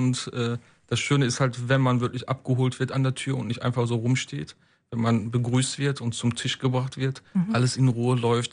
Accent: Wuppertal, North Rhine-Westphalia, Germany; gerade hier in Wuppertal, meine Heimatstadt.

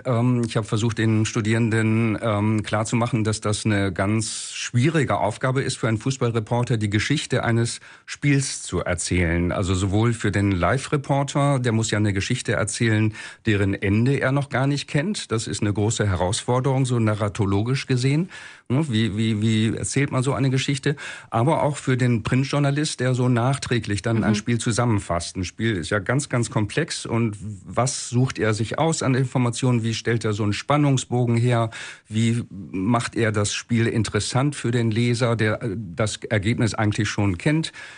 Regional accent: Bremen, Germany; Ich bin in Bremen aufgewachsen und habe da 8 Jahre bei Werder in den Jugendmannschaften gespielt.

